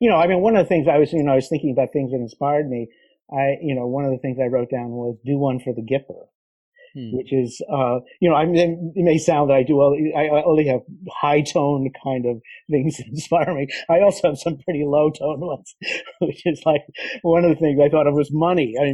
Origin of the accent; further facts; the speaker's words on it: Boston, Massachusetts, United States; I grew up in around Boston, in the suburbs of Boston.